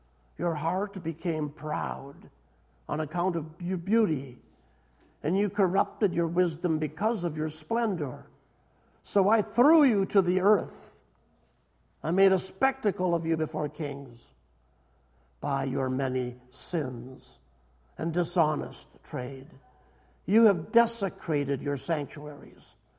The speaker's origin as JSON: {"language": "English", "region": "Minnesota", "country": "United States", "tie": "born or raised there", "said": "I was a youngster growing up in Minnesota."}